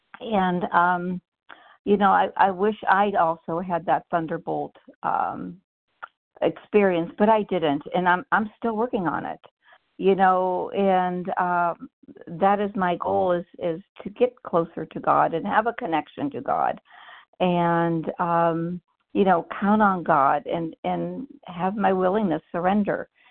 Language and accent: English; Ohio, United States; I'm from Ohio.